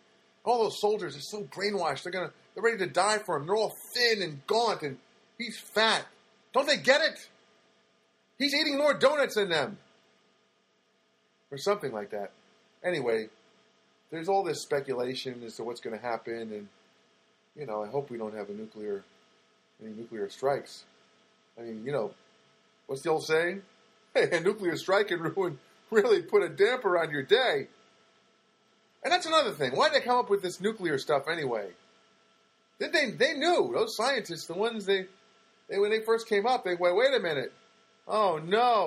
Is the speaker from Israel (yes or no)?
no; New Jersey, United States; now in Los Angeles, United States; I grew up in New Jersey, man, and we weren't exactly the most, the cleanest air in the world, right? I mean, I grew up across the street from the Passaic River at the time